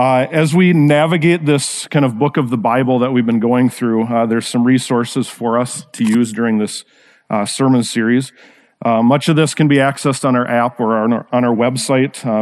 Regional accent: Rochester, Minnesota, United States; So for me, I grew up actually in Rochester, Minnesota, and it was always fun coming up to the big city to kind of do things

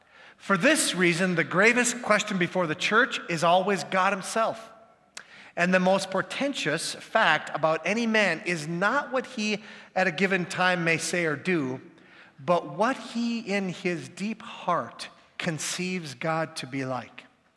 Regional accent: Minnesota, United States; I'm from the Iron Range.

